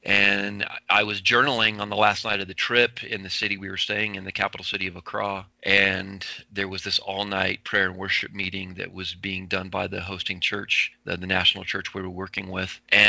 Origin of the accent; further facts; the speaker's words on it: New Mexico, United States; I reached out to a friend of mine who I grew up with in New Mexico.